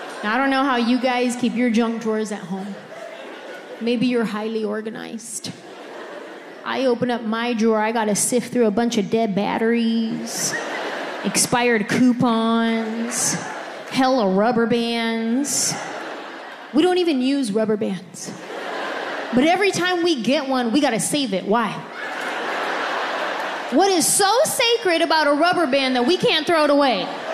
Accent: California, United States; Because I'm from California. We don't do basements in California.

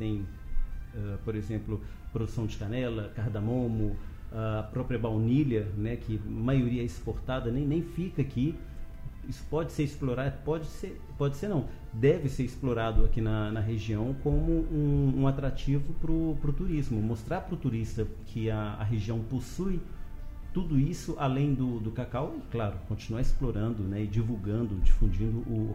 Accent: Belo Horizonte, Minas Gerais, Brazil; also born or lived in São Paulo; eu sou mineiro, sou de Belo Horizonte, eu só fui descobrir a geleia de cacau quando eu vim para a Bahia.

